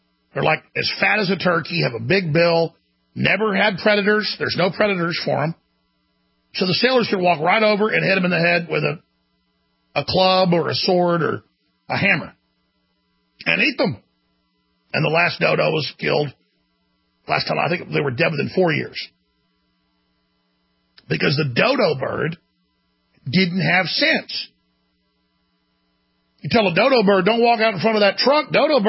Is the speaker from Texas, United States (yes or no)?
yes; Dallas, Texas, United States; I mean, I grew up in Dallas where it froze 6-7 times a year.